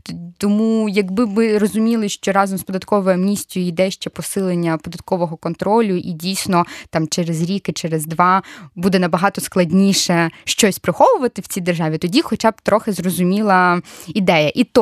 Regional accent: Zatoka, Odesa Oblast, Ukraine; Ну, я з Затоки, там реально багато незадекларованих яхт.

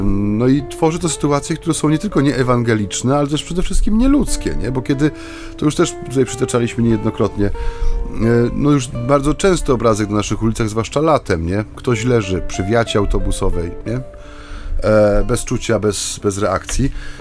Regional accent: South, Poland; Jednego lata była taka fala u nas tam na południu, niedaleko mojej rodzinnej miejscowości, fala podpaleń.

